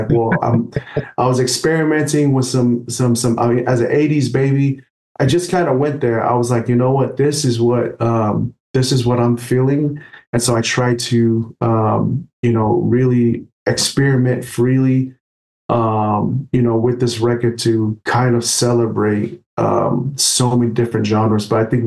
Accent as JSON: {"language": "English", "region": "California", "country": "United States", "tie": "born or raised there", "said": "it's a fusion of the music that I grew up here in the Bay Area"}